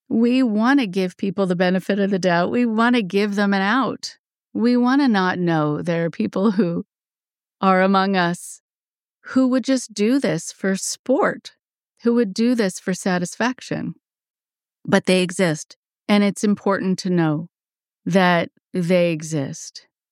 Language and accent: English; California, United States; it's like when growing up in California, we'd sometimes go to the ocean